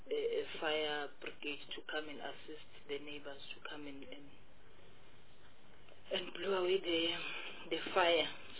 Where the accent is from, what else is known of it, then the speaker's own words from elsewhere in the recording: Amsterdam, Mpumalanga, South Africa; born there; Seated where I'm seated in Mpumalanga, in Mkondo municipality, where I was born in Amsterdam